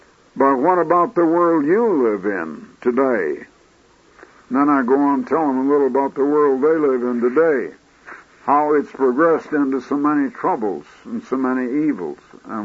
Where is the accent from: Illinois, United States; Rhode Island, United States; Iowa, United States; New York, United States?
Iowa, United States; Des Moines; I had been born and raised in Des Moines, Iowa.